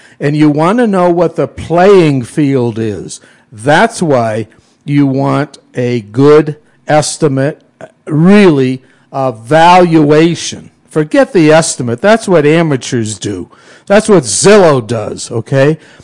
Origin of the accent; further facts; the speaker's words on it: Wilkes-Barre, Pennsylvania, United States; Podunk Junction, my hometown, Wilkes-Barre, Pennsylvania?